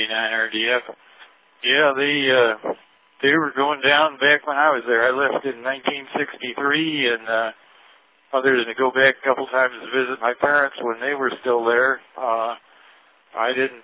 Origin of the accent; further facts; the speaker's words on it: Chicago, Illinois, United States; now in Indianapolis, United States; I grew up in Northern Illinois, too, in Chicago. I've been in Indianapolis basically since 1964, but I grew up in Chicago.